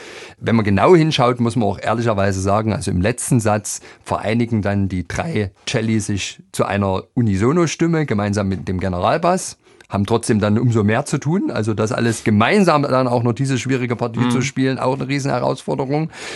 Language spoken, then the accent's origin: German; Leipzig, Saxony, Germany; ich muss jetzt sagen, als Leipziger